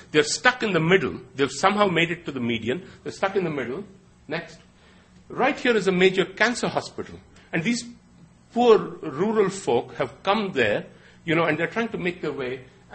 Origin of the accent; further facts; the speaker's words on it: Chennai, Tamil Nadu, India; This is my hometown of Madras, right?